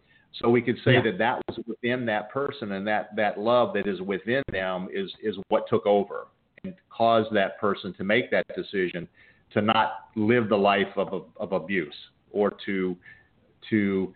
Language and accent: English; Buffalo, New York, United States; born there; here I was born in Buffalo, New York. I'm white. I'm middle class.